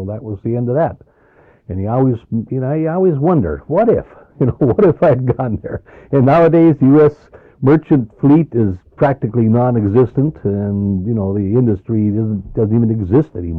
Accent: Minnesota, United States; their business was right there in the, what we call the Iron Range, I chose to go right back to my hometown.

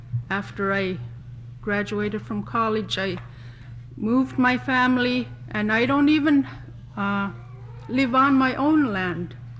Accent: Okeechuk, Alaska, United States; I'm a local resident. I'm from Okeechuk, born and raised here.

